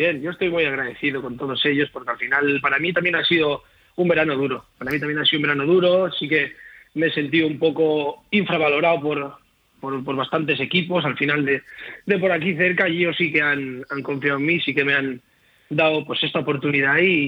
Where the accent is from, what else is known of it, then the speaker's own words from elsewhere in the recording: Asturias, Spain; now in Murcia, Spain; yo al final ya sabéis que soy un asturiano, pero que está afincado aquí en Murcia